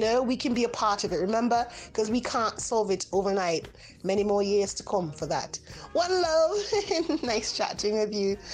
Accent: Canada; also born or lived in Jamaica; now in Spain; I was part raised in Jamaica, I was brought up in Canada.

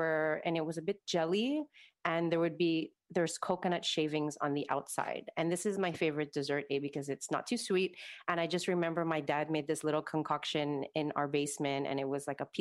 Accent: Montreal, Quebec, Canada; I'm born here, born and raised in Montreal.

